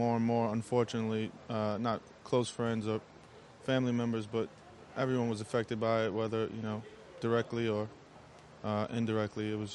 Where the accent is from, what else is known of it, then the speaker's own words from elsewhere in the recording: Queens, New York, United States; I'm from Queens. I grew up and lived there my entire life